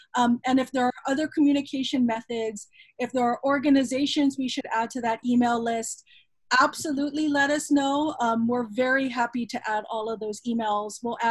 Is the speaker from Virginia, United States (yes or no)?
no; Mililani, Hawaii, United States; And I should just say, I grew up in Mililani, so I'm a big fan of Wahiawa's food.